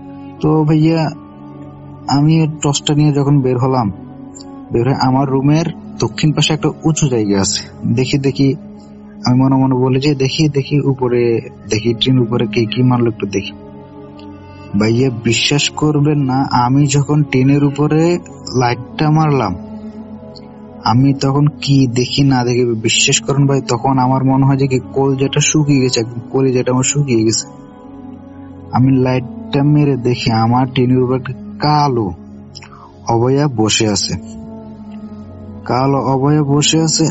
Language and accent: Bangla; Subarnachar, Chittagong Division, Bangladesh; now in Dhaka, Bangladesh; আমার বাড়ি হচ্ছে নোয়াখালী সুবর্ণচর। তো আমি এখন বর্তমানে ঢাকা কাশপুরে আছি।